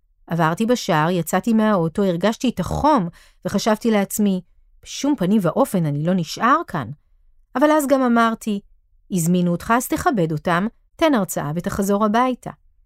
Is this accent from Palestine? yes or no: yes; Palestine; Hebrew is a second language; אני פלסטיני, ערבי